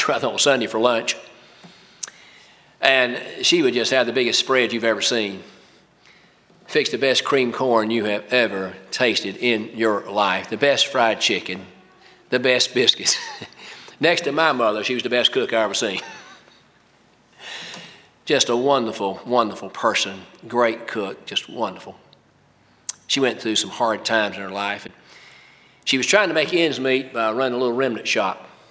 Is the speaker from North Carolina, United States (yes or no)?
yes; North Carolina, United States; I grew up in North Carolina there